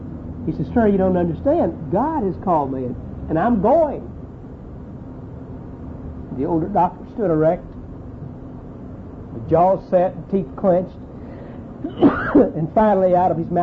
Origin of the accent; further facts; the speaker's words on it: Knoxville, Tennessee, United States; Bill Wallace was from my hometown, Knoxville, Tennessee.